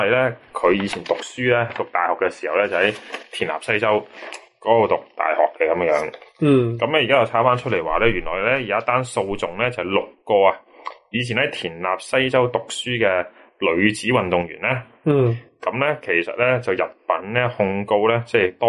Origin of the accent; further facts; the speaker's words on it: China; 我作为一个中国人，真系好难理解到西人嘅嗰种年轻人嗰啲文化